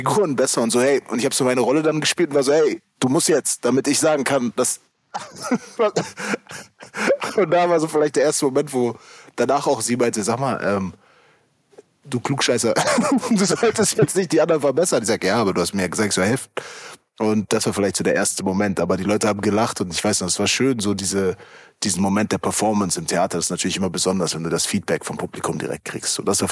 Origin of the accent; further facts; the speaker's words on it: Germany; Ich bin doch Deutscher.